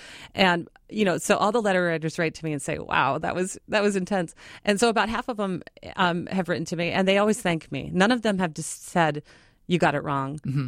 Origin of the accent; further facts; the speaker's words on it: Minnesota, United States; I grew up in Minnesota. Lake Superior is this astounding body of water.